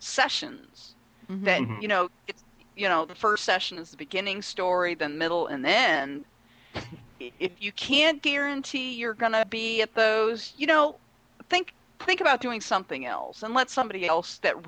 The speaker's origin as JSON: {"language": "English", "region": "Florida", "country": "United States", "said": "Well, I'm from Florida. It's De Leon."}